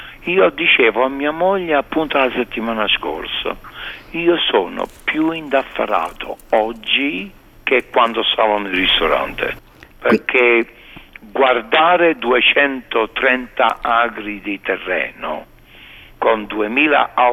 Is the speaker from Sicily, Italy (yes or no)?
no; Naples, Campania, Italy; accent: Neapolitan; io sono napoletano verace. Vedi che pure parlando l'italiano, il napoletano si sente a me.